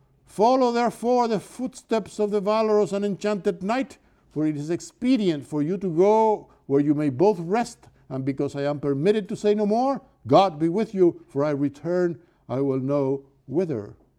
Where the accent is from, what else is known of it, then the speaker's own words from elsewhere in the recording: Cuba; accent: Cuban; English is a second language; I cannot do justice in my performance, particularly in Jarvis's 18th century English and with my Cuban accent